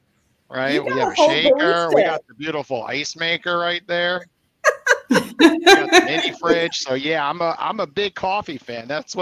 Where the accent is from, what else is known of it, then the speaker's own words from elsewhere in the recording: New York City, New York, United States; I was raised in New York by an entrepreneur, my father. He ran a store in New York City called Captain Hooks.